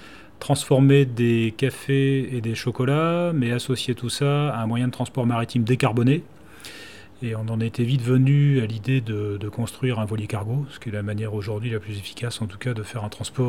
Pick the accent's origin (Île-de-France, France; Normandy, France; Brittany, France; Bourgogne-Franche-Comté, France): Brittany, France; Et en tant que Breton, quand on regarde en face, on voit rapidement New York en zone commerciale.